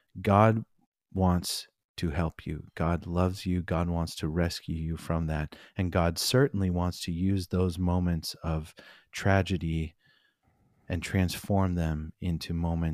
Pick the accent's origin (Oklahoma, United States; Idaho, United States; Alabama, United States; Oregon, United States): Oregon, United States; Albany; We're also from Albany. You know, it was a fun town. There was a lot of kids coming to know Jesus at that time when I was in high school.